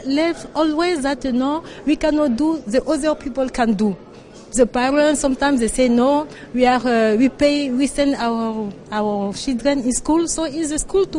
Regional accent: Central African Republic; English is a second language; I'm a native from Central African Republic

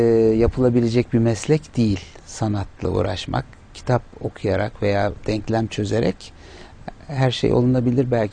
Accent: Ankara, Turkey; also born or lived in Istanbul; Ankara doğumluyum. Ankaralıyım, Ankara doğumluyum. Ankara Koleji'nde ilkokulu okuduktan sonra orta lise tahsilimi de İstanbul'da yaptık. Babamın mesleği dolayısıyla İstanbul'a yerleşmiştik ilkokulu bittikten

